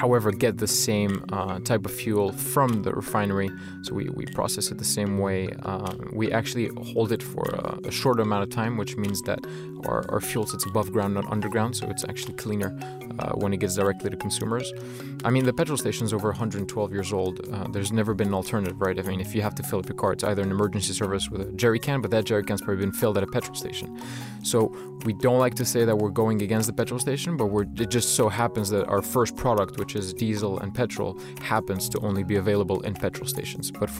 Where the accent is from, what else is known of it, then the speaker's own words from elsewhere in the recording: Morocco; also born or lived in Switzerland / New York; now in United States; I grew up in Morocco, a bit in Switzerland, then moved to the US, I lived in New York